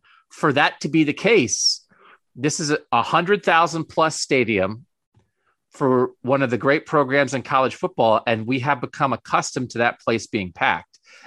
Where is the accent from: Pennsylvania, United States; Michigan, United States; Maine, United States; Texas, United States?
Pennsylvania, United States; I grew up in Pennsylvania.